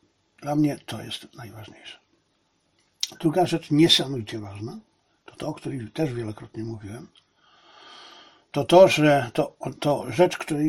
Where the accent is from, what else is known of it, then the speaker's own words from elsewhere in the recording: Zabrze, Silesian Voivodeship, Poland; Urodziłem się w Zabrzu i przez 24 lata wychowywałem się, uczyłem, kształciłem w Zabrzu.